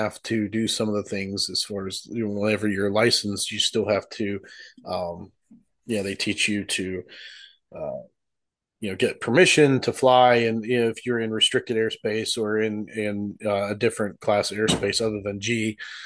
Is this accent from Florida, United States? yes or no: no; Pennsylvania, United States; Yep, I'm originally from Pennsylvania, so